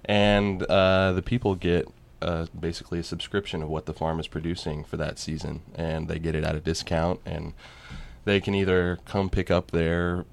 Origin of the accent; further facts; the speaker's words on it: Kansas, United States; So I'm from Kansas, and we grow 99% corn and soybeans and wheat.